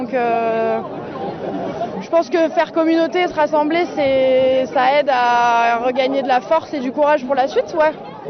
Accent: Marseille, Provence-Alpes-Côte d'Azur, France; Non, je suis de Marseille. J'ai grandi à Marseille, je suis juste partie faire mes études à Paris.

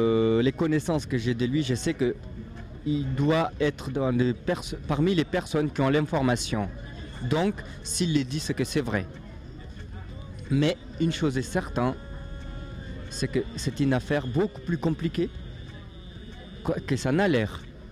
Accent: Burkina Faso; moved away; Et quand je suis retourné cette année, c'est le même monde, 90 à 94, jusqu'à 97, puisque je suis parti de Burkina en 96, c'est le même péripétie qui se déroule encore.

